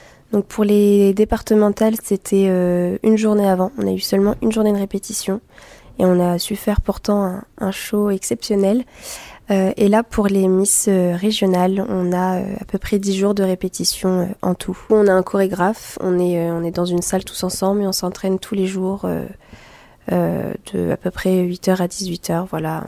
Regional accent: Tourville-sur-Odon, Normandy, France; J'aime beaucoup ma Normandie, j'aime beaucoup ma ville, même si je suis de Tourville-sur-Odon, voilà, je suis quand même à côté. Et puis j'ai toute ma famille, tous mes amis

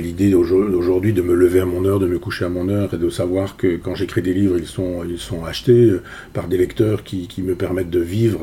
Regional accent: Chambois, Normandy, France; mon village natal qui est Chambois, dans l'Orne, où j'ai une maison. Au bord de la Dive, la rivière qui traverse le village

